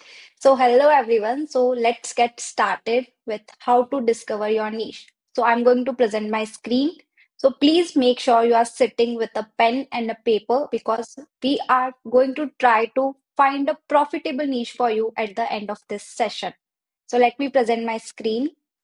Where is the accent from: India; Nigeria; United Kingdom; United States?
India; and I'm a business coach for coaches and I'm from India.